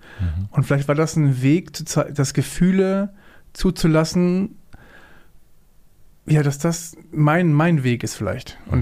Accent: Berlin, Germany; now in Lübeck, Germany; Also seit ich glaube sieben bin ich rübergekommen, weil ich ein Pflegekind war. Also ich bin durch verschiedene Familien, durch verschiedene Bezirke hier in Berlin durchgewandert

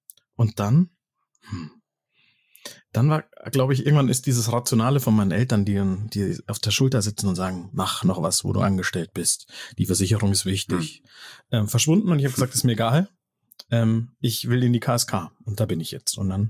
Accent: Munich, Bavaria, Germany; Und dann musste ich nach München West. Genau. Aber edel gestartet, quasi fast in Schwabing und dann in die Outskirts of Munich zurück.

